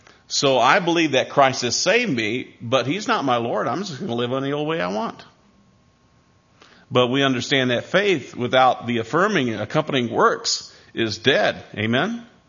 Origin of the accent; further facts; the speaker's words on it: Iowa, United States; I'm from Iowa. I know something about piggies.